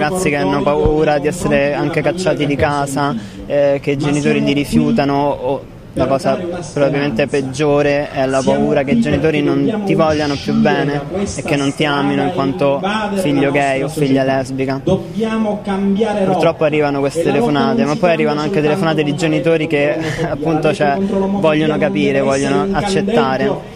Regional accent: Rome, Lazio, Italy; born there; Sì, sono nato a Roma.

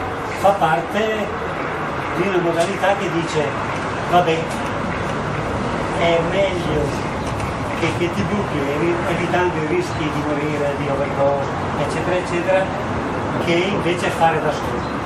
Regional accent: Brescia, Lombardy, Italy; born there; now in Catanzaro, Italy; io sono nato a Brescia

